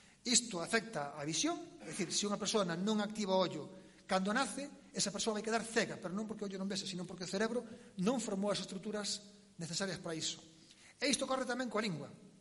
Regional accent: Galicia, Spain; na miña casa había unha grade, eu son de da Costa da Morte, eu de pequeno poñeme enriba da grade

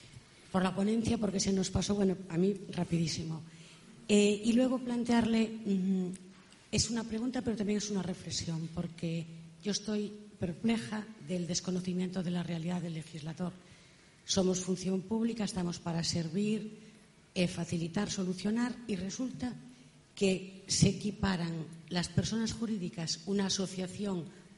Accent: Pontevedra, Galicia, Spain; Yo soy de Pontevedra.

